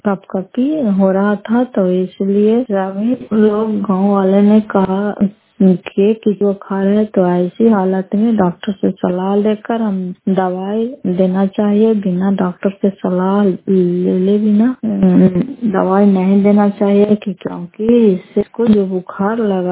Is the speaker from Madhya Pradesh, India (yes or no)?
no; Fatehpur, Bihar, India; घर फतेहपुर, पंचायत मकरौता, जिला नालंदा, कराता सराय ब्लॉक की निवासी हूँ।